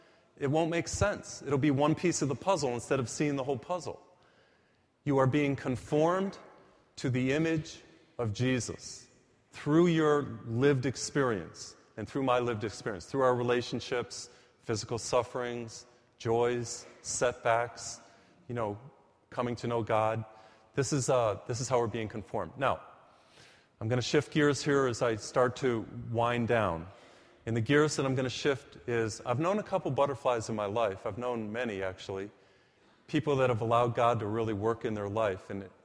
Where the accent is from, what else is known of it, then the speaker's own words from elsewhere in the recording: United States; growing up in America, the United States